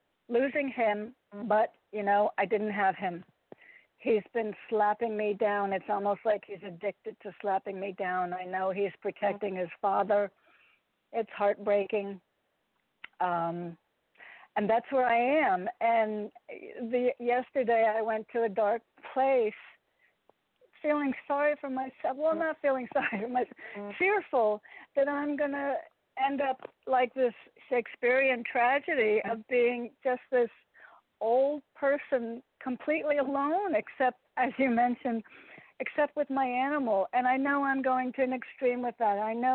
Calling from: Connecticut, United States; I'm calling from Connecticut.

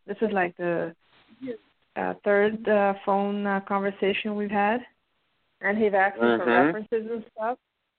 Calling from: Pennsylvania, United States; I'm calling in from the East Coast in Pennsylvania.

